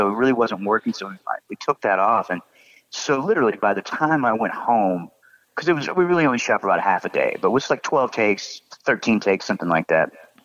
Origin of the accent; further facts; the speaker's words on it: Texas, United States; I'm born and raised in Texas myself.